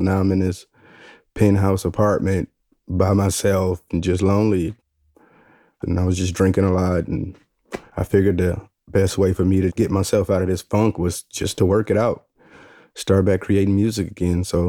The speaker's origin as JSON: {"language": "English", "town": "Detroit", "region": "Michigan", "country": "United States", "tie": "born or raised there", "said": "because also growing up in Detroit, it's always somebody doing worse than you."}